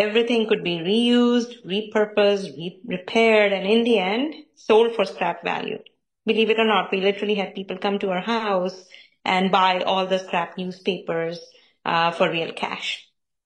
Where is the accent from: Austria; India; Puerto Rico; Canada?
India; now in New York, United States; I live here now, but I actually was born and raised in India.